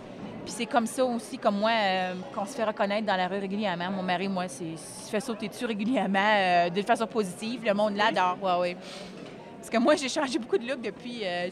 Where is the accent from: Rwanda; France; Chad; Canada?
Canada; je suis canadienne, je suis citoyenne canadienne